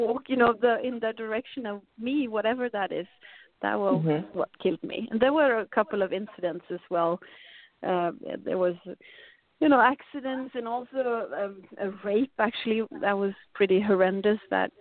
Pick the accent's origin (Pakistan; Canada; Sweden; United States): Sweden; And I grew up in Sweden